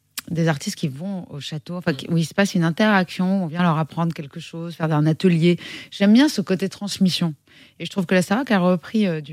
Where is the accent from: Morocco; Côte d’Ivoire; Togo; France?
France; Provence-Alpes-Côte d'Azur; J'ai grandi dans un environnement assez majestueux, c'est la Côte d'Azur.